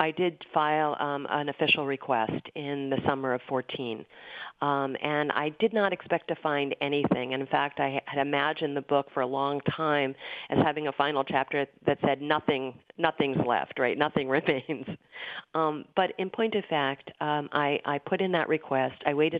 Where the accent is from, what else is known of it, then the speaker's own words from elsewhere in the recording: Dover, Delaware, United States; I'm from Dover, Delaware, and Delaware, as you know, is a small state.